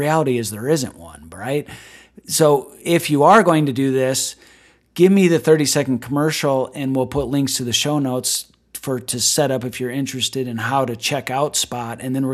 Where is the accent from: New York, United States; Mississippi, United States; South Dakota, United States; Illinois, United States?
South Dakota, United States; of a guy from me growing up in the Black Hills of South Dakota.